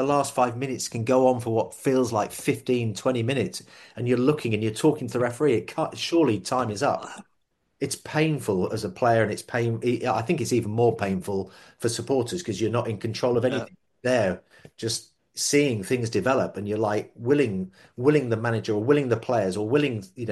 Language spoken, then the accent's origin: English; Harrogate, Yorkshire and the Humber, United Kingdom; Harrogate's my hometown. I'd love to be there at Harrogate.